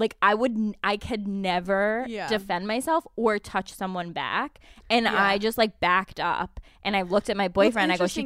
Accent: Albany, New York, United States; But obviously, I'm Italian and from Albany, so, like, I have to talk a little bit of shit under my breath.

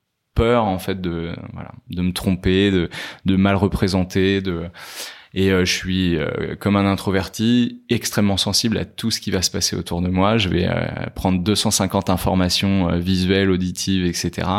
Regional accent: Rennes, Brittany, France; j'ai grandi à Rennes

